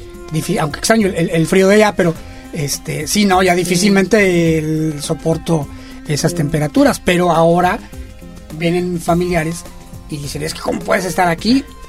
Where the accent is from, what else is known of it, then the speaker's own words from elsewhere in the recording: Guanajuato, Mexico; now in Puerto Vallarta, Mexico; yo no soy de aquí, de Puerto Vallarta, yo soy del estado de Guanajuato